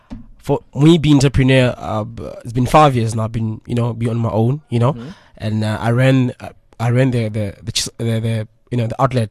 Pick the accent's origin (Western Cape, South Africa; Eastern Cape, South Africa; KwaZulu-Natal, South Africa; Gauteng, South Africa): Gauteng, South Africa; Tembisa; I'm from Tembisa.